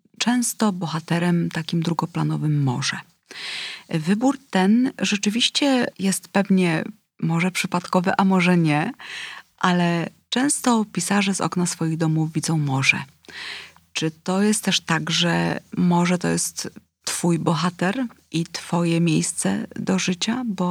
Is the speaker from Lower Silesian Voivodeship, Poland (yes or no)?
no; Gdynia, Pomeranian Voivodeship, Poland; Ja jako Gdynianka